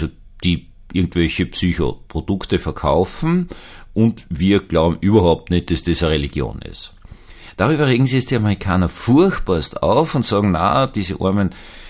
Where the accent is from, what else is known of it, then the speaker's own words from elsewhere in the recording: Vienna, Austria; now in Bischofshofen, Austria; ich bin eigentlich Wiener, im sozusagen Salzburger Exil, wohne in Bischofshofen. Aber meine Familie ist seit 300 Jahren in Wien und wenn man mit 300 Jahren in Wien war, dann gilt man also mindestens für eine Generation weiter einfach als Wiener.